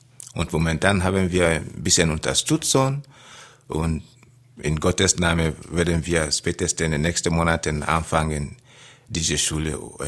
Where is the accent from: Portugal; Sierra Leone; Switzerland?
Sierra Leone; German is a second language; also born or lived in Gambia; Und dann bin ich von Sierra Leone nach Gambia geflüchtet, you know, als Flüchtling. In Gambia ist auch ein kleines westafrikanisches Land.